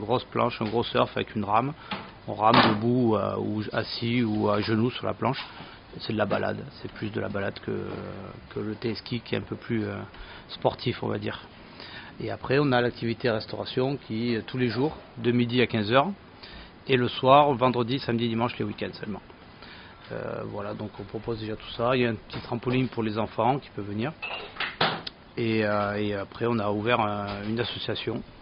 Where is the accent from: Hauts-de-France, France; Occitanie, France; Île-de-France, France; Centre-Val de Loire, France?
Occitanie, France; Perpignan; moi je viens de Perpignan, j'avais un téléski sur Barcarès avant.